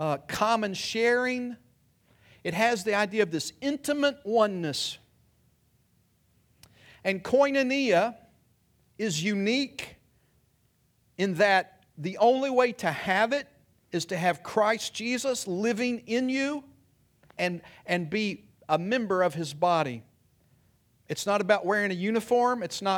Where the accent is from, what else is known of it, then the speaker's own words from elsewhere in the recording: Virginia, United States; I'm from Virginia. I'm not from here either.